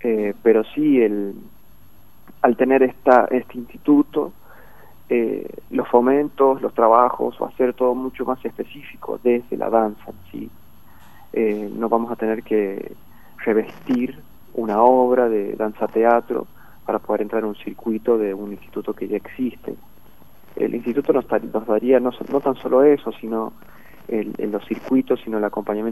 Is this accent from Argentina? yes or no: yes; Villa Unión, La Rioja, Argentina; yo de hecho no soy de Capital, soy de Villa Unión